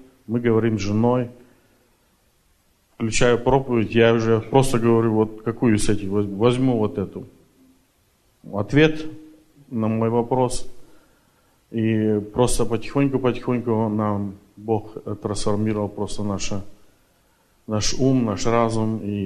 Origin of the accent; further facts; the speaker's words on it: Canada; Я приехал из Канады.